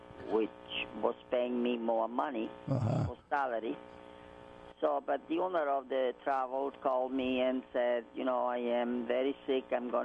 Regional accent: Rome, Lazio, Italy; moved away as an adult; now in United States; And I was born in Rome, Italy.

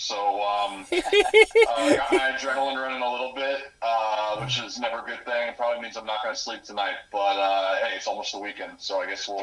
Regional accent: Kansas, United States; I grew up in Central Kansas. There's not really any NBA team.

